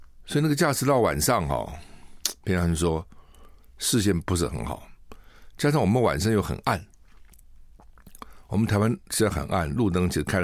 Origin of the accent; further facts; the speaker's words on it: United States; 我们不要去，我们美国人不去。